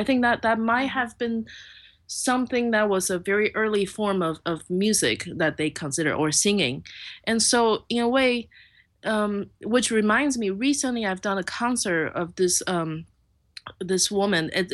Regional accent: Taipei, Taiwan; first language Mandarin; English is a second language; I grew up in Taipei, that's the capital, and right. Then most of us only speak Mandarin. And even though my parents and grandparents, they spoke Taiwanese, but I would respond in Mandarin to them. So I actually don't speak Taiwanese.

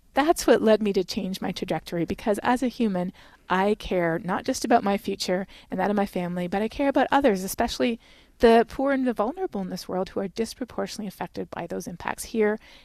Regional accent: Canada; Well, growing up in Canada myself, you learn about climate change in school

